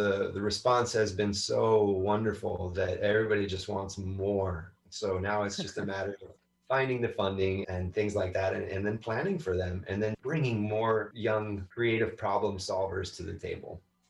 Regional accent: North Carolina, United States; born there; I don't know. I was born in North Carolina. I wasn't there very long.

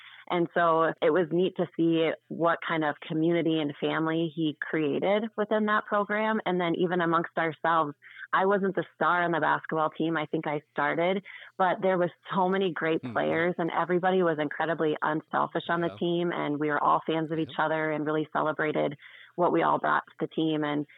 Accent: South Dakota, United States; I was a girl from South Dakota who, like you had said, high school sports were flip-flopped.

